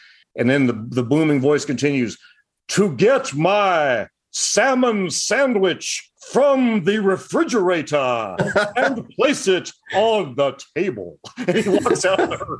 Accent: Allen, Texas, United States; also born or lived in Dallas; Well, I'm a sixth-generation Texan. I was born in Dallas at Presbyterian Hospital when it was kind of out in the country. Grew up in Allen in the suburbs up there when it was still largely country.

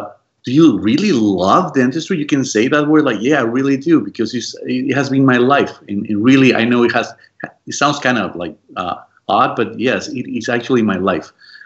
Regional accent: Mexico; accent: Cajun Mexican; this accent is actually not Cajun. It's actually Cajun Mexican. And I was born and raised in Mexico.

